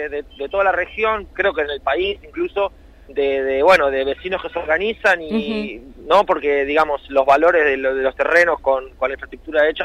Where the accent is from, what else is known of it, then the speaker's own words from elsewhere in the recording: Arana, Buenos Aires, Argentina; En nuestro caso, por ejemplo, yo soy de Arana